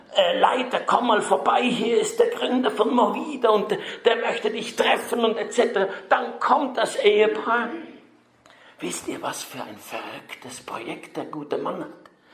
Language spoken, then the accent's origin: German; Switzerland; Ich komme aus der Schweiz, habe ich gesagt.